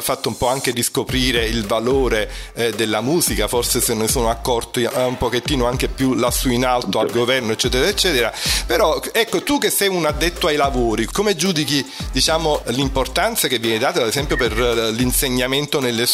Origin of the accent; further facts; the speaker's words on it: Naples, Campania, Italy; Io sono napoletano, lo sai, no?